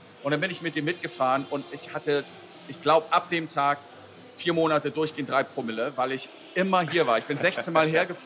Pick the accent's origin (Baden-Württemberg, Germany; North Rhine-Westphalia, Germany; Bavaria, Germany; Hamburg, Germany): Hamburg, Germany; Ich komme aus Hamburg, Reeperbahn, da ist man Säufer.